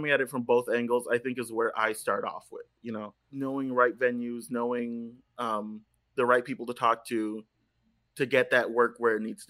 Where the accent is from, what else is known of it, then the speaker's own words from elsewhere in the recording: Texas, United States; But I was a kid from South Texas that had no concept of what Washington Heights was.